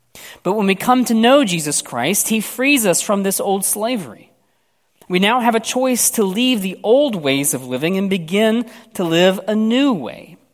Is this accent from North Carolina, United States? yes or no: yes; North Carolina, United States; Growing up in North Carolina, we had two different types of barbecue that you could get typically